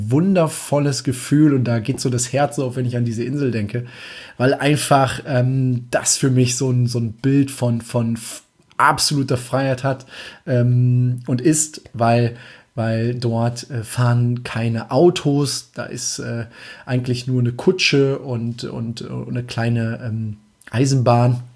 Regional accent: Germany; als Deutscher Mallorca, also Malle, Ballermann 6

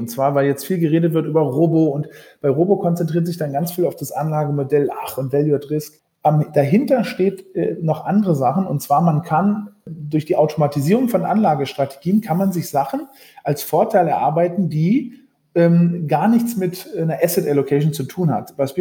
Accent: Norderney, Lower Saxony, Germany; now in Berlin, Germany; obwohl ich in Berlin wohne, sogar in Berlin geboren bin, bin ich aufgewachsen auf Norderney, also auch voll im Sturm gelegen. Ja, meine Mutter ist Norderneierin

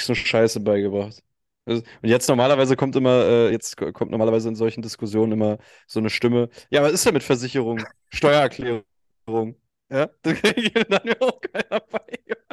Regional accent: Berlin, Germany; also born or lived in Frankfurt (Oder); Ich bin nicht in Frankfurt Oder groß geworden. Ich bin da nicht groß geworden. Ich bin mit wirklich ganz staatlich zu meinem zweiten Geburtstag nach Berlin gezogen.

